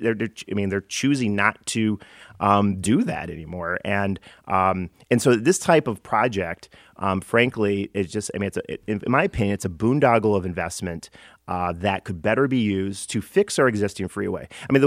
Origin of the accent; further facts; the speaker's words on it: Royal Oak, Michigan, United States; I was born and raised in Royal Oak. I went to Wayne State. I took the bus back and forth.